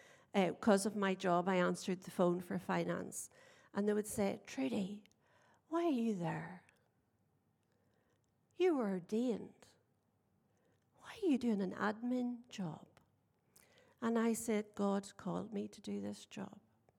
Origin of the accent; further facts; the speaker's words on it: Northern Ireland, United Kingdom; So Ross and I, I'm sure you've gathered, we're both from Northern Ireland.